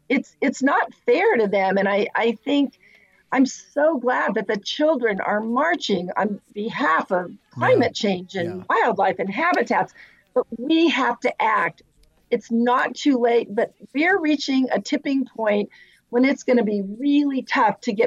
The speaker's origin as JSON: {"language": "English", "town": "San Diego", "region": "California", "country": "United States", "tie": "born or raised there", "said": "I grew up in San Diego, and we lived on the canyons."}